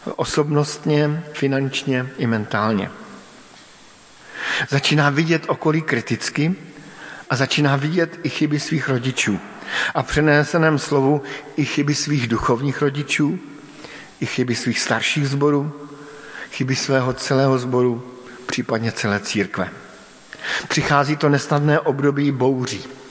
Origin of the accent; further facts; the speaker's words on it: Brno, South Moravian Region, Czechia; Sám jsem vyrůstal v Brně